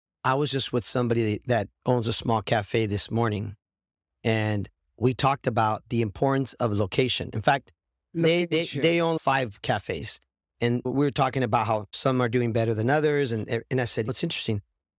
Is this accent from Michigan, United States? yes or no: no; Santa Ana, California, United States; And you started your first truck 23 years ago in Santana, which is, by the way, my hometown.